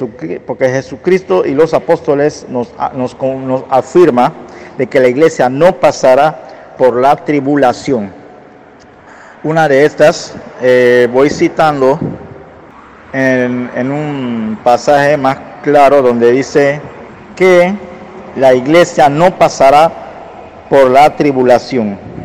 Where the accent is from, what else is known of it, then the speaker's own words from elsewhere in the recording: Panama; soy de acá de Panamá. Y soy pretribulacionista y yo creo en el arrebatamiento antes del comienzo del rapto de la iglesia.